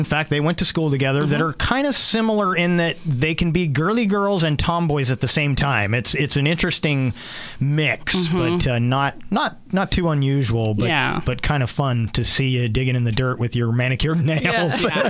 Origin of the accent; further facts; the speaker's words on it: Santa Rosa, California, United States; I lived in Santa Rosa. I was right in the heart of the Sonoma wine country.